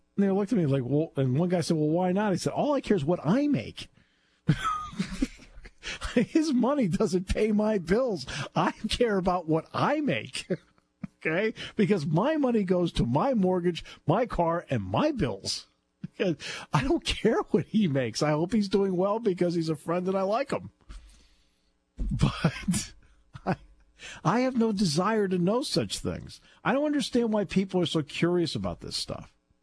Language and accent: English; Enfield, Connecticut, United States; I grew up in Enfield, Connecticut.